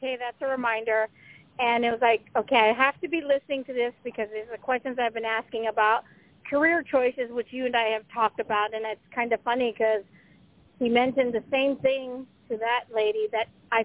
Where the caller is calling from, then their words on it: Ventura, California, United States; from Ventura, California.